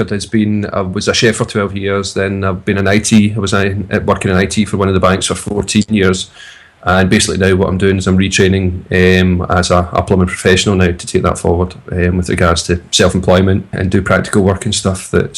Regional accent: Glasgow, Scotland, United Kingdom; I'm from Glasgow in Scotland

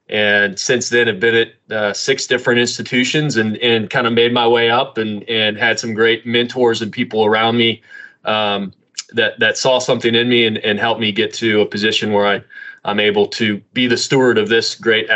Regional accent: Lincoln, Nebraska, United States; I always say it started with growing up in Lincoln, Nebraska in the 80s and 90s.

